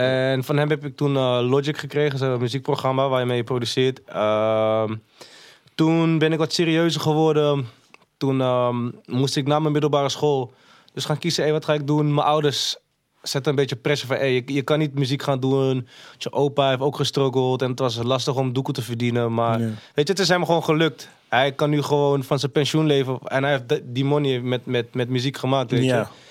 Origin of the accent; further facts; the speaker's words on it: Amsterdam, North Holland, Netherlands; also born or lived in Maastricht; Ik ben in Maastricht geboren, maar op mijn tweede ben ik naar Amsterdam verhuisd. Dus ik ben wel gewoon opgegroeid in Amsterdam.